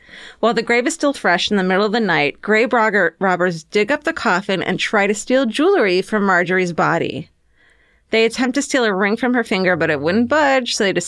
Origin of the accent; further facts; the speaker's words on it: Lurgan, Northern Ireland, United Kingdom; The place is Lurgan, County Armagh, Ireland.